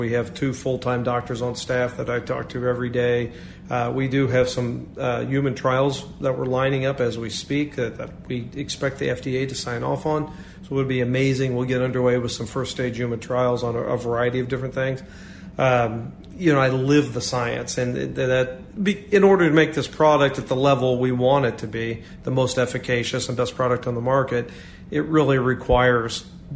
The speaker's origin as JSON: {"language": "English", "town": "Kansas City", "region": "Missouri", "country": "United States", "tie": "born or raised there", "said": "I'm born and raised in Kansas City. I love Kansas City."}